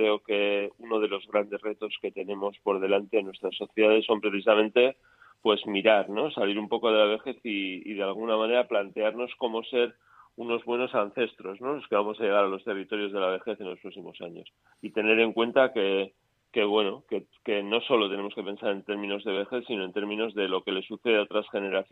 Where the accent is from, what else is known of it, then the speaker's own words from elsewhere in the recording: San Sebastián, Basque Country, Spain; yo soy vasco de Donosti, pues de Euskadi también